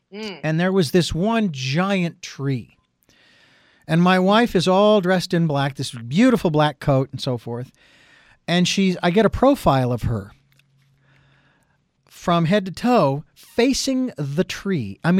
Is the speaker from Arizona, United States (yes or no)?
yes; Phoenix, Arizona, United States; I mean, I grew up in the city. I grew up in Phoenix.